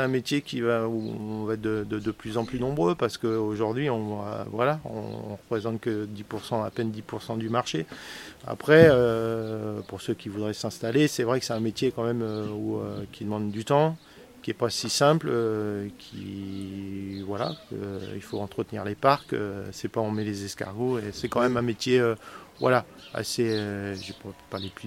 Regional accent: Centre-Val de Loire, France; on est issu de la Beauce, hein, c'est plat, c'est des champs

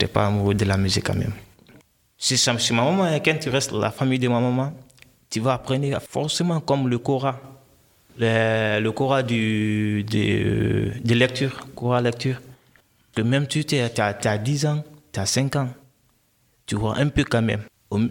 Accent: Guinea; now in Europe; Je viens de Guinée-Conakry. Je suis rentré en Europe. Ça fait le 26 janvier, j'aurai un an en Europe. Je suis venu par mer méditerranée.

